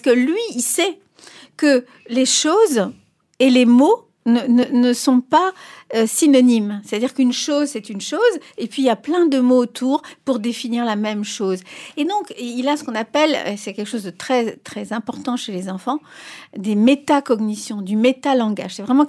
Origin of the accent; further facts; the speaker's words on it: France; ça ne m'enlèvera pas le fait que je suis un petit français